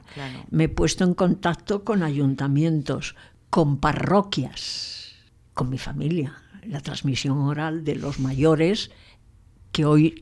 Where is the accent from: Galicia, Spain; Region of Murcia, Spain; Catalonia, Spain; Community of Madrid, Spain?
Community of Madrid, Spain; Soto del Real; para los que somos de Soto, pues va a ser mucha más gente que venga